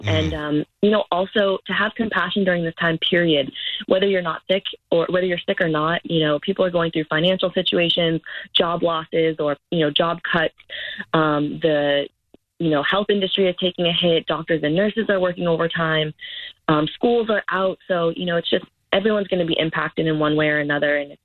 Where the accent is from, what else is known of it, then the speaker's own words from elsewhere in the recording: New England, United States; First of all, I'm from New England. I've been a Patriots fan my whole life.